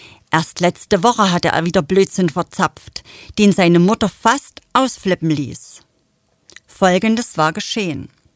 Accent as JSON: {"language": "German", "region": "East Germany", "country": "Germany", "said": "ich stamme ja aus dem Osten Deutschlands"}